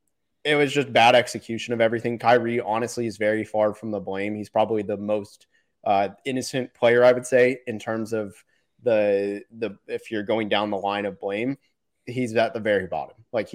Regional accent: Orlando, Florida, United States; now in Dallas, United States; I'm from Orlando originally, and I live in Dallas now.

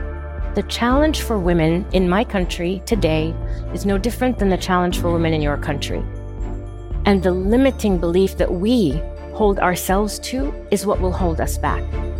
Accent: United States; moved away as an adult; now in Saudi Arabia; I grew up in the States. I arrived in the States, I was 7 years old and 30 with two children when I went home.

